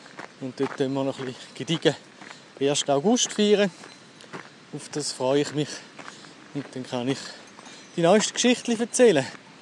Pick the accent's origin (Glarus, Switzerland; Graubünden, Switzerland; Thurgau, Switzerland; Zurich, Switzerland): Glarus, Switzerland; Fast eine Schande als Glarner.